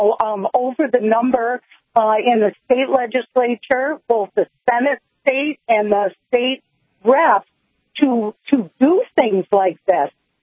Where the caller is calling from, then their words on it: Michigan, United States; I'm saying this because I'm calling from Michigan